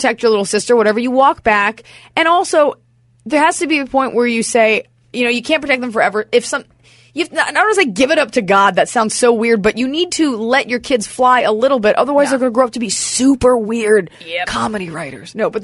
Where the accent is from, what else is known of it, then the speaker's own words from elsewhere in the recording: Dallas, Texas, United States; I grew up in Dallas, Texas, and something happened.